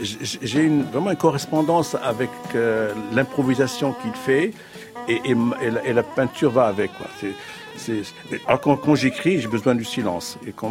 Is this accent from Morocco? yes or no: yes; Morocco; alors que chez nous, au Maroc, en 65, il y a eu des manifestations, il y a eu des centaines de morts.